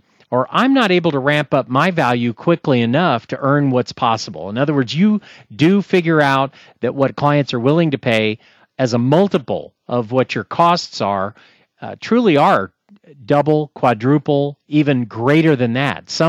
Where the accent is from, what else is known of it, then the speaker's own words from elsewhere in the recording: Texas, United States; I'm from Texas originally.